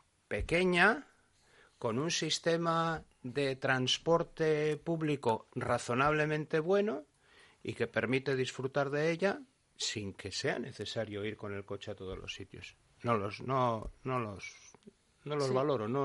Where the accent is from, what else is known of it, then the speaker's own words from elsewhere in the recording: Bilbao, Basque Country, Spain; Soy de Bilbao, pero vivo fuera de Bilbao.